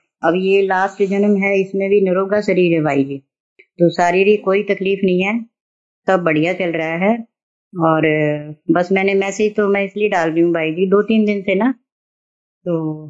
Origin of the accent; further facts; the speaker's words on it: Haryana, India; मैं हरियाणा से हूँ, शरीर की उम्र 72 साल, अलौकिक उम्र 16 साल